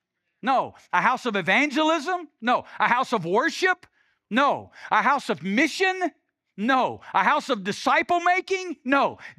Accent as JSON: {"language": "English", "region": "Alabama", "country": "United States", "tie": "born or raised there", "lives_now": "Las Vegas, United States", "said": "When I moved to Las Vegas, one of the first things I learned about myself is I have an accent. I grew up in Alabama. Everybody talks like I talk. I didn't know I had an accent."}